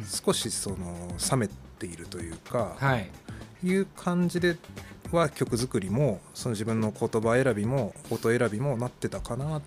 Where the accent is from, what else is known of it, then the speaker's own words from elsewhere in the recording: Tokyo, Japan; 東京育ちだからかもしれないけど、そういう感覚はあるかな。